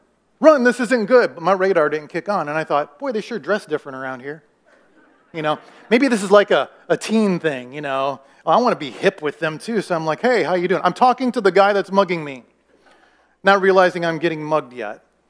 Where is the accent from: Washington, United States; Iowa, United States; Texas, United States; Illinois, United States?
Iowa, United States; You know, and I'm from Iowa, kind of a naive kind of guy. I grew up in Iowa, you know, not really a whole lot to worry about in Iowa.